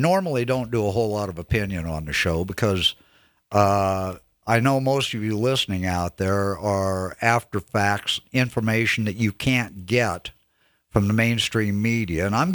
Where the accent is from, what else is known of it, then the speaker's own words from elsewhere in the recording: Midwest, United States; I grew up in the Midwest, and during the winter, you spend half your life shoveling snow.